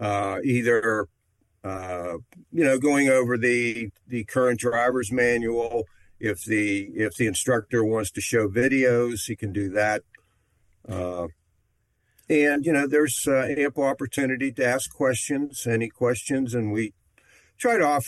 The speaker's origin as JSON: {"language": "English", "town": "Pittsburgh", "region": "Pennsylvania", "country": "United States", "tie": "born or raised there", "said": "Well, I'm a Pittsburgh native, and I had retired from the railroad right down where you're at there in 2008."}